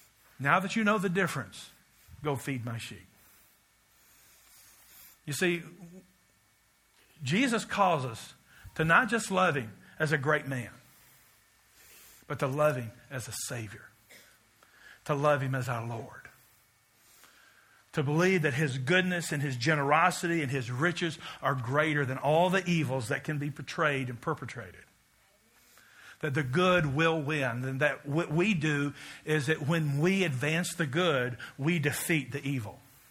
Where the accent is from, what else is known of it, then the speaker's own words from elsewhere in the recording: Kentucky, United States; I'm from Kentucky, where smoking's a spiritual gift.